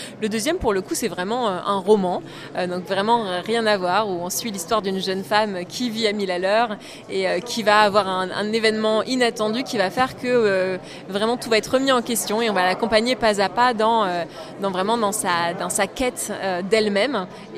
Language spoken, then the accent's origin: French; Hauts-de-France, France; Alors je suis pas sur Crépy même, mais j'habite dans l'Oise, de l'autre côté de Compiègne, mais je suis de l'Oise.